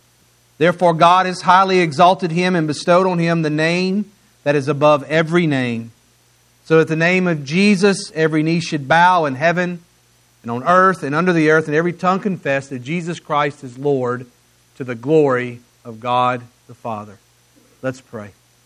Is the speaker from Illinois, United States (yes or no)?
no; Mississippi, United States; You know, I'm from Mississippi, and so I've never been an LSU fan.